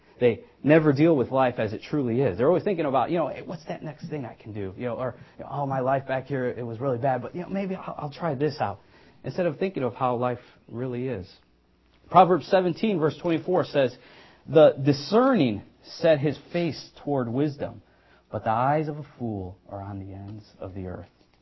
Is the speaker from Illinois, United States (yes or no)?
yes; Chicago, Illinois, United States; From growing up in Chicago, biggest thing around there is Oprah, unfortunately.